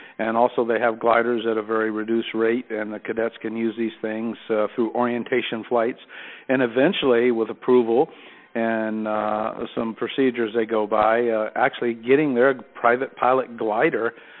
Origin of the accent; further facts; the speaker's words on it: Miami, Florida, United States; I started out, I grew up in Miami. I've been around aviation all my life.